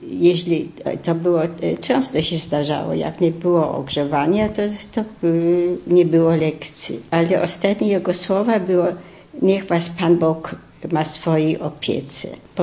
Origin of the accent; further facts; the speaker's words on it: Schönfelde, Warmian-Masurian Voivodeship, Poland; born there; ja się urodziłam tutaj w olsztyńskim gmieście, ta wieś nazywała się Schönfelde albo Schönfeld